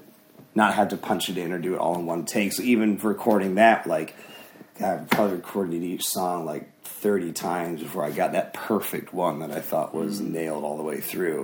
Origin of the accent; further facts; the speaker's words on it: Michigan, United States; and most of my life I grew up living in Michigan, and the piano that I learned how to play on and my dad are still there and still in the same house.